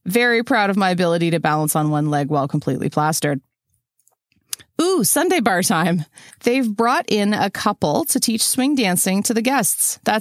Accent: Canada; I'm Canadian.

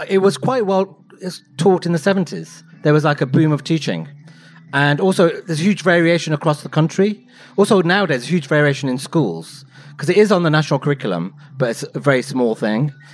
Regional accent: United Kingdom; It's like, well, I'm British. So I'm interested in it.

